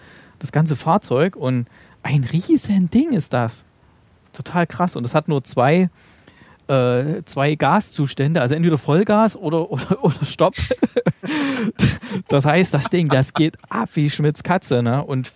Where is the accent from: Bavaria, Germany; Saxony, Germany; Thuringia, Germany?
Saxony, Germany; In der Nähe von meiner Heimat ist ja Grimmitschau